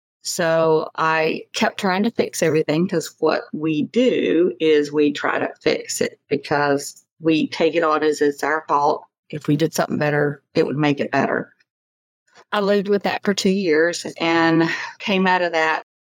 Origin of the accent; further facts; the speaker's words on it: Virginia, United States; Well, for me, I grew up in Virginia.